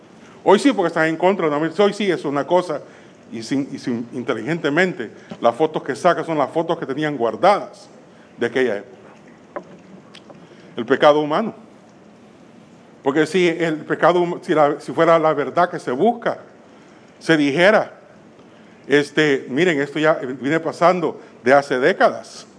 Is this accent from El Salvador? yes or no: yes; El Salvador; Yo soy de El Salvador y conozco la crisis en El Salvador.